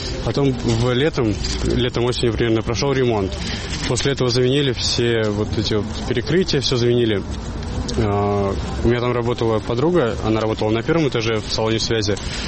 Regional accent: Kemerovo, Kemerovo Oblast, Russia; Я из Кемерово.

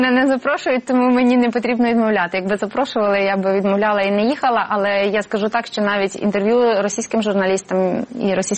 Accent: Brody, Lviv Oblast, Ukraine; now in Graz, Austria; я сама також родом з Броді і фактично біля цієї синагоги виросла.

